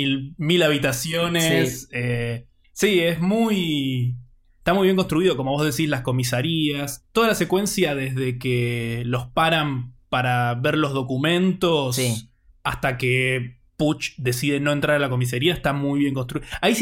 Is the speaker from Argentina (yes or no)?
yes; Argentina; como argentinos, me parece, no podemos separar eso